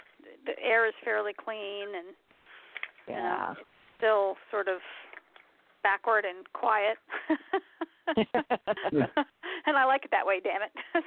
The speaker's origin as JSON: {"language": "English", "town": "New York City", "region": "New York", "country": "United States", "tie": "born there", "also_born_or_lived": "Long Island / Jersey Shore", "said": "I was born in New York City and lived in Long Island, and then lived at the Jersey Shore and for most of my life."}